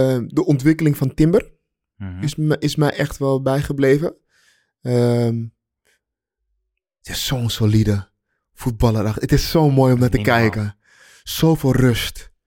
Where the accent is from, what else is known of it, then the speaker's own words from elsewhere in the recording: Amsterdam, North Holland, Netherlands; Maar het is wel genieten voor ons als Amsterdammers.